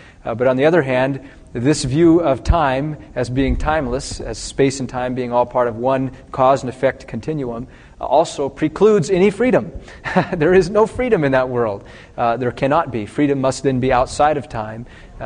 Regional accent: Michigan, United States; since I come from Michigan, I had to shovel a foot of snow off my driveway to get to the airport.

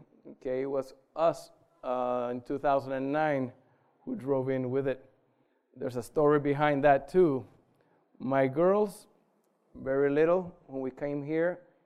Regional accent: Costa Rica; I'm from Costa Rica. I grew up there. Okay, but I had been away from Costa Rica for so many years.

